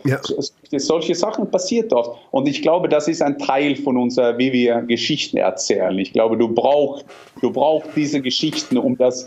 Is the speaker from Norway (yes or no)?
yes; Norway; German is a second language; ich bin Norweger.